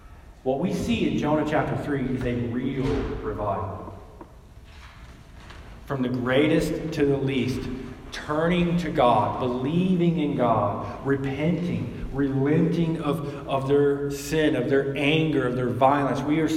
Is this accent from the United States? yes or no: yes; the South, United States; So I remember I grew up in the Bible Belt down south, and every year we would have a revival.